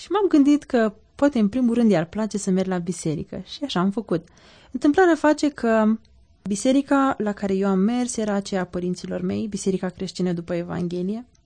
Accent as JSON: {"language": "Romanian", "town": "Iași", "region": "Iași County", "country": "Romania", "said": "din Iași și probabil că vei nota accentul de care de altfel sunt mândră."}